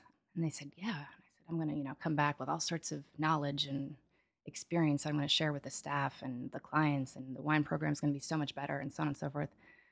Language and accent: English; East Hampton, New York, United States; I'm growing up in East Hampton. The wine scene out there on Long Island wasn't really happening yet. And although I was born upstate, same thing.